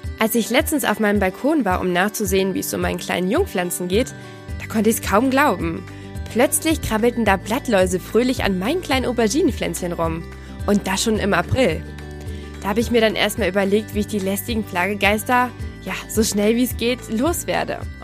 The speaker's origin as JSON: {"language": "German", "town": "Bückeburg", "region": "Lower Saxony", "country": "Germany", "said": "Ich komme nämlich ursprünglich aus Bückeburg."}